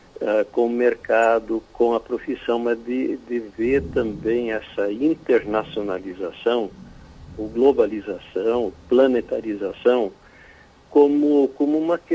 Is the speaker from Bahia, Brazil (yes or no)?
no; Caxias do Sul, Rio Grande do Sul, Brazil; dar nossa contribuição como caxienses, como gaúchos, como brasileiros, no contexto mundial e internacional